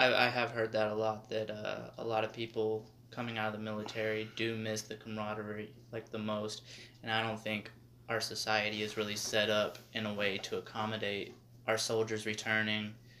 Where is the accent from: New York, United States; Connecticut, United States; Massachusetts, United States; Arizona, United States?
Arizona, United States; And I'm from Arizona.